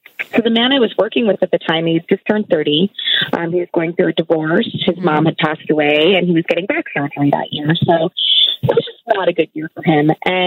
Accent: New York, United States; So I am from New York, and a couple of years ago I was living and working in New York City

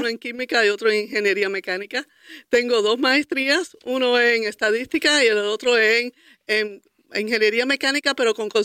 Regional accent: Puerto Rico; moved away as an adult; now in United States; nací y me crié en Puerto Rico y terminé mi primer estudio en química en la Universidad de Puerto Rico, pero luego me casé y vinimos mi esposo y yo a la Universidad de Florida

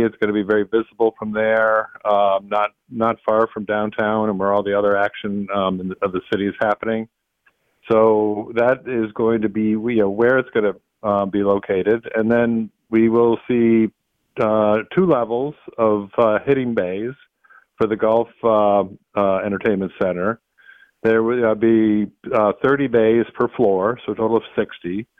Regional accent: Buffalo, New York, United States; And we are a group of Buffalonians who are born and bred in Buffalo

